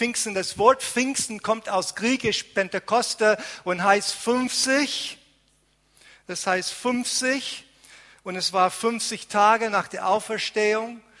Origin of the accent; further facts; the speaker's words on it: Lebanon; Und ich bin in Libanon teilweise aufgewachsen.